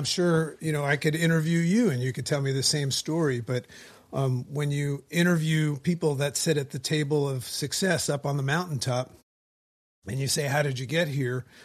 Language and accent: English; East Coast, United States; We're from the East Coast, and we're freezing our butts off right now.